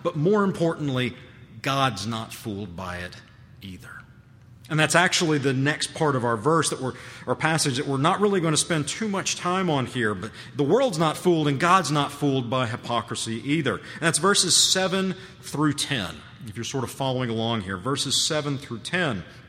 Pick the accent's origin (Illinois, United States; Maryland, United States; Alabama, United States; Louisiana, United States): Alabama, United States; Huntsville; It's the same hypocrisy that has allowed people, where I grew up in Huntsville, at my grandparents' church at one point